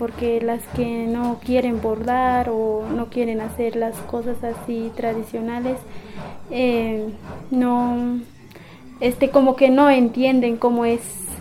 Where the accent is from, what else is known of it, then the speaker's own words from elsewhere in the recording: Chiapas, Mexico; soy de Bochilte, Wixtán, y tengo 26 años.